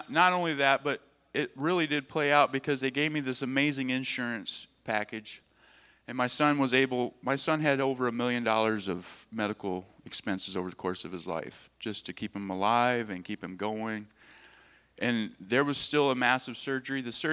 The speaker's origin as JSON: {"language": "English", "region": "Arkansas", "country": "United States", "moved": "yes", "said": "I had intentions on leaving Minnesota and going back to my home state of Arkansas."}